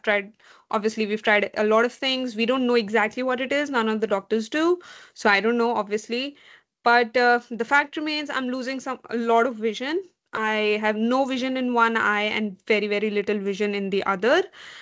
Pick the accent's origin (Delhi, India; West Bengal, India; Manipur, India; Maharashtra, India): Delhi, India; now in Florida, United States; Hello everyone … I am a female, a millennial, I'm an Indian. I am currently living in the US, in Florida, born and brought up Delhiite.